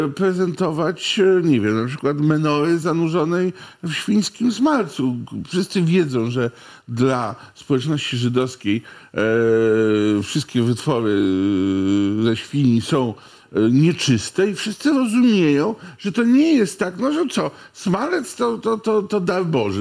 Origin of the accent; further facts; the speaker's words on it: Gdańsk, Pomeranian Voivodeship, Poland; ja też jestem gdańszczaninem